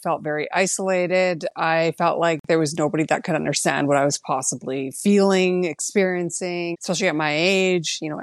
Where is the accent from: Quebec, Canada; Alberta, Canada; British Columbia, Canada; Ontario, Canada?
Alberta, Canada; Edmonton; I am from Edmonton, Alberta.